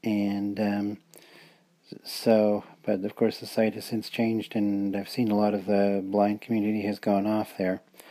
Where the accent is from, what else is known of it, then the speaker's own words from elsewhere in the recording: Niagara-on-the-Lake, Ontario, Canada; also born or lived in St. Catharines, Canada; I've been growing up in Niagara-on-the-Lake and St. Catharines and sort of living in Heflin some and here in Canada some.